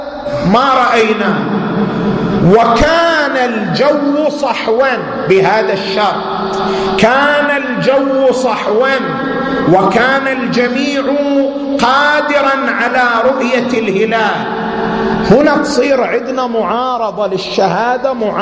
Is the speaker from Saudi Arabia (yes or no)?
yes; Qatif, Eastern Province, Saudi Arabia; مثلا يحصل أنه عندنا في القطيف خرج 100 شخص